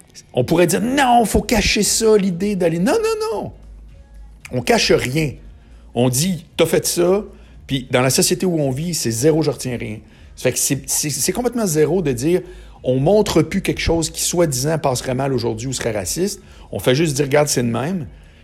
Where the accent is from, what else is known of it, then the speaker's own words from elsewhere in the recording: Charlesbourg, Quebec, Canada; je viens de Charlebourg, moi, puis mes amis au secondaire jusqu'à l'université